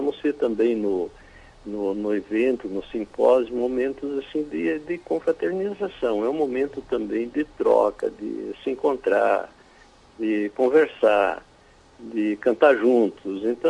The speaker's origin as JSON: {"language": "Portuguese", "town": "Caxias do Sul", "region": "Rio Grande do Sul", "country": "Brazil", "said": "dar nossa contribuição como caxienses, como gaúchos, como brasileiros, no contexto mundial e internacional"}